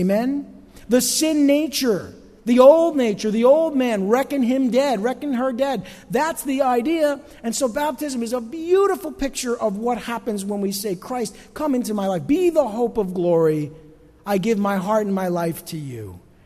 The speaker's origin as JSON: {"language": "English", "region": "New Jersey", "country": "United States", "said": "Hey, we're from Jersey. Where else would we go?"}